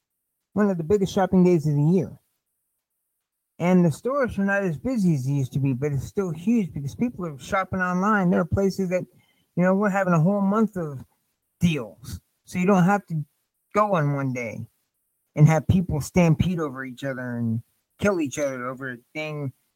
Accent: Indiana, United States; I knew people. I'm from Indiana, and I knew

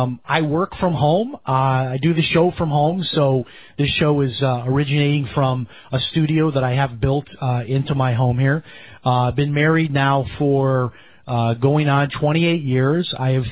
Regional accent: Chicago, Illinois, United States; In fact, it was my inspiration growing up in Chicago when I would go into the kitchen in the middle of the night

